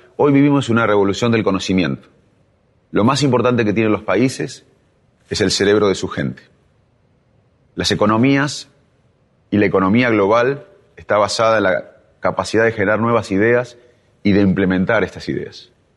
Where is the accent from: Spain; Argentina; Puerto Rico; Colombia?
Argentina; Y en el 2001 regresé a la Argentina. El 2001 fue un año de crisis en mi país y me pregunté cómo podía colaborar con mi país